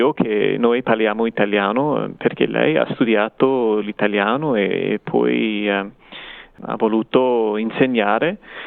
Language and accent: Italian; Perth, Western Australia, Australia; born there; Italian is a second language; Infatti io sono australiano, sono nato qui a Perth, padre canadese e madre australiana. Infatti sono australiano.